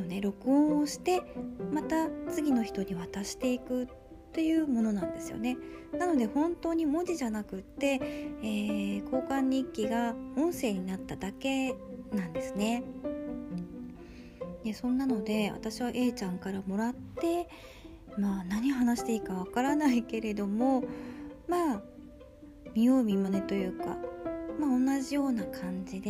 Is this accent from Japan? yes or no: yes; Sapporo, Hokkaido, Japan; 生まれも育ちも、北海道は札幌市です。